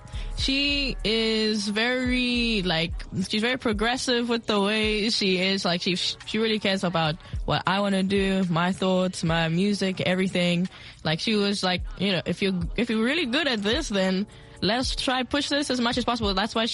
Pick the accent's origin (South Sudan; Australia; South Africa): South Africa; Born in Ireland, but I grew up in South Africa.